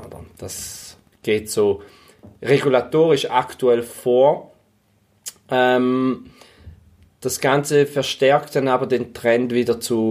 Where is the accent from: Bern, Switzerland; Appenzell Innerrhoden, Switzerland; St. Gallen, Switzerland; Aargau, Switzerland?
St. Gallen, Switzerland; ich komme aus St. Gallen, aus der Ostschweiz.